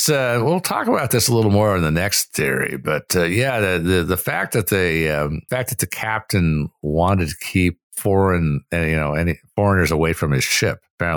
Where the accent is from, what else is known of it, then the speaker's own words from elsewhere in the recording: United States; Damn it. I'm an American. I shouldn't have to drown.